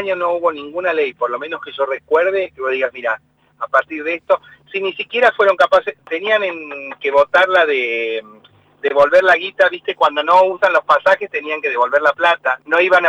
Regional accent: Córdoba, Argentina; creo que los cordobeses tenemos una manera de contar las cosas que es graciosa y yo no tengo tonada

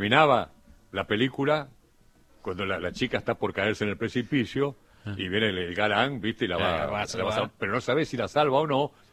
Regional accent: Colonia Belgrano, Santa Fe, Argentina; En mi pueblo, en Colonia Belgrano

